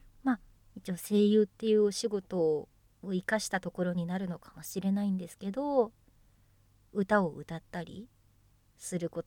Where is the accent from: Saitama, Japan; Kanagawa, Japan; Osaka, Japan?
Kanagawa, Japan; 出身地は神奈川県です。ちょっと詳しい場所までは言えないんですけど、はい、とても住みやすいです。